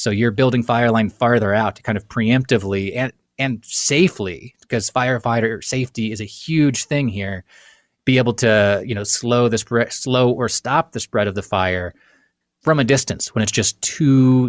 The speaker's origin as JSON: {"language": "English", "region": "Kansas", "country": "United States", "tie": "born or raised there", "said": "You know, I grew up in Kansas, and there always used to be the same kind of folks, or like my dad, for example."}